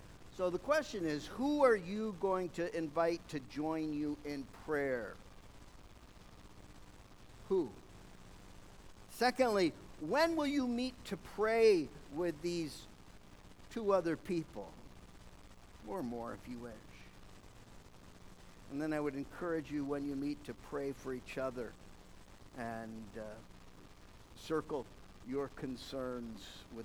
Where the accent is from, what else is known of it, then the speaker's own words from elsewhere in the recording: Granville, New York, United States; People, I'm from Appalachia. Not Kentucky, not Tennessee, but upstate New York, that other end of the Appalachian Trail. Side branch called Granville.